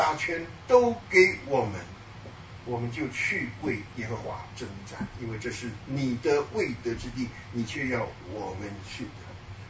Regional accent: China; 这个只有我们中国人自己知道。

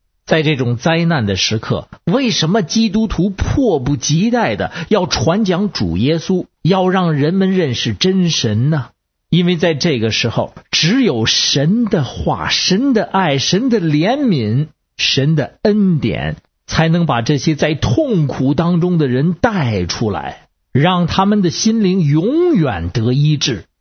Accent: Beijing, China; 我是北京的

